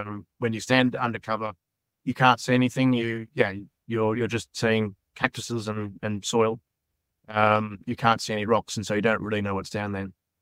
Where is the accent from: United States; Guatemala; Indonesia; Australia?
Australia; obviously I'm Australian and we come from strong exploration background in Australia.